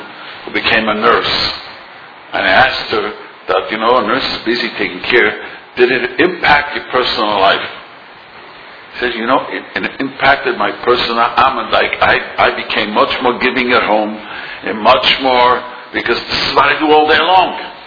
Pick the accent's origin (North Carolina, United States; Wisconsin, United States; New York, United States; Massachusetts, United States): New York, United States; Williamsburg; I was raised and didn't know about Valentine's Day. We grew up in Williamsburg